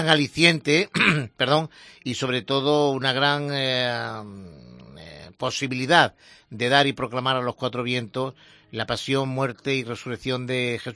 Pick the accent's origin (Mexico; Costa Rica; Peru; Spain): Spain; Torredonjimeno, Andalusia; now in Jaén, Spain; Aquí en Jaén, yo soy de Torredón Jimeno, como tú muy bien has dicho, pero llevo más de la mitad de mi vida viviendo en Jaén